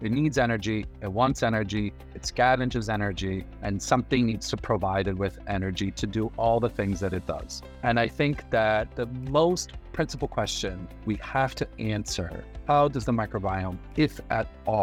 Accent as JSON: {"language": "English", "town": "Brcko", "country": "Bosnia & Herzegovina", "tie": "born or raised there", "said": "So I was born in Bosnia in a small town called Bicko, which actually is in the northeastern corridor of Bosnia. So shares borders with Bosnia, Serbia, and Croatia."}